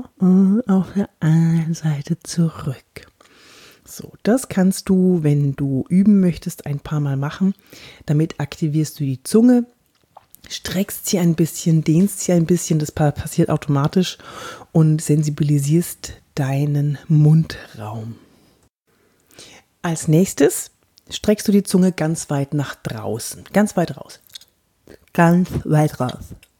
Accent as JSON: {"language": "German", "region": "Bavaria", "country": "Germany", "accent": "light Bavarian lilt", "said": "Auf jeden Fall habe ich an meinem Dialekt gearbeitet, wie du jetzt hoffentlich hörst. Ich weiß, ich habe noch so einen leichten bayerischen Singsang drin, obwohl ich aus Franken komme und die Franken, die haben das nicht so gern, wenn wir als Bayern bezeichnet werden."}